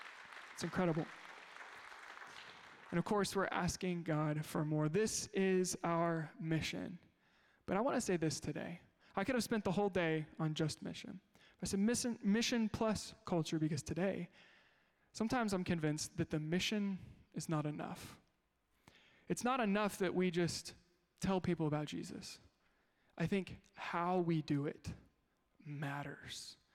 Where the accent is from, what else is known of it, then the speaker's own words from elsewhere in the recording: Illinois, United States; Well, I'm from here, actually, but you know, we live in Chicagoland, whatever.